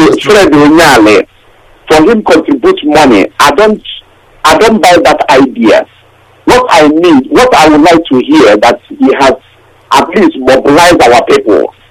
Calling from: Hounslow, London, United Kingdom; I'm calling from Hounslow, London.

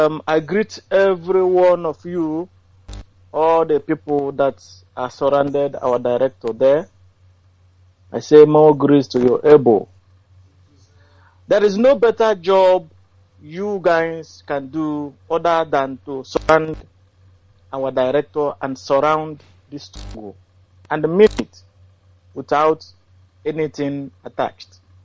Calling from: London, United Kingdom; I'm calling from London.

